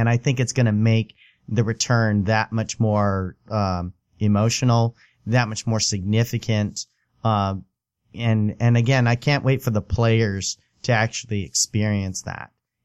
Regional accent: Anaheim, California, United States; I grew up in Anaheim and I grew up with the Rams in Anaheim and I loved them there.

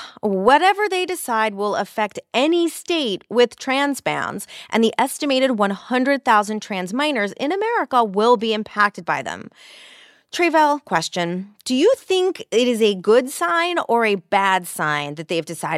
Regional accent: New York, United States; And as a New Yorker, I shall be voting for that in November.

